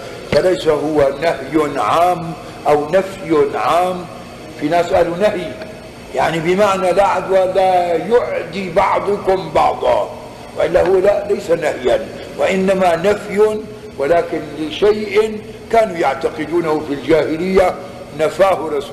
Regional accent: Syria; عندنا في الشام

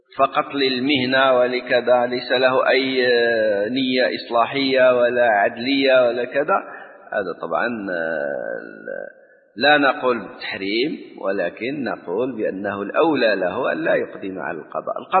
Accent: Morocco; احنا عندنا في المغرب ممكن واحد حياته كلها في النيابة

